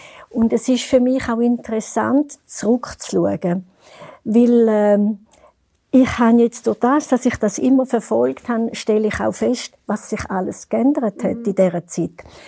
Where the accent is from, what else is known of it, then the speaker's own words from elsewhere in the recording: St. Gallen, Switzerland; Und ich habe mich auch gefreut, dass ich ein Kleid aus St. Galler Stickerei getragen habe, wo ich damit meine Heimatstadt vertreten habe.